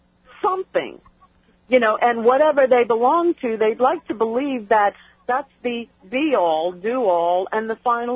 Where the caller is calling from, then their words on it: Islip, New York, United States; I'm calling from Islip.